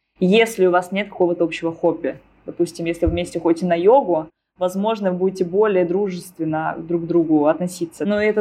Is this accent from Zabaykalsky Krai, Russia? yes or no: no; Arkhangelsk, Arkhangelsk Oblast, Russia; сидела, зубрила в Архангельске, откуда я родом.